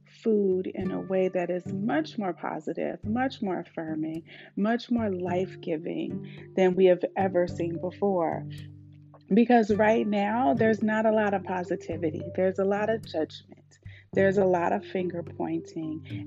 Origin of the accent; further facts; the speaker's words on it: Oakland, California, United States; I'm from Oakland. You guys hear me talk about this all the time, but that was, you know, I was born in 77. So living in Oakland as a young child